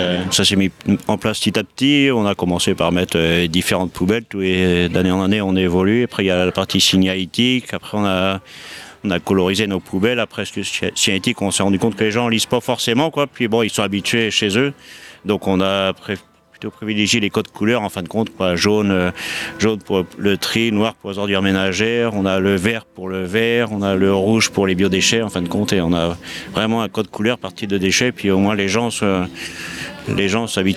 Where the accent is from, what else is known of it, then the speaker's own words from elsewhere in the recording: Bréal-sous-Montfort, Brittany, France; Moi, je suis natif de Bréal